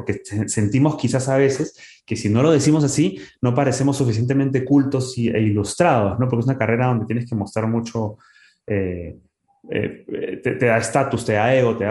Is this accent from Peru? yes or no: yes; Peru; al menos en mi país, en Perú